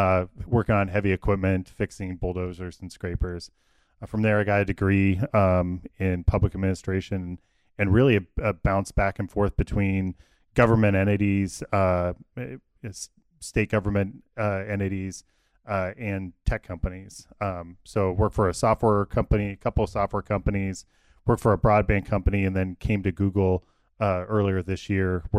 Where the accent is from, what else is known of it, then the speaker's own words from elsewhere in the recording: Lincoln, Nebraska, United States; I'm from Lincoln, Nebraska. I work at the data center there in Lincoln that's under construction.